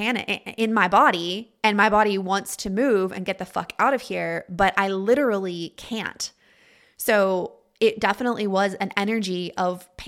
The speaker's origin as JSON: {"language": "English", "region": "Texas", "country": "United States", "tie": "born or raised there", "said": "I grew up in the Texas Panhandle, and I remember the commercials for our local hospital coming on TV when I was a kid."}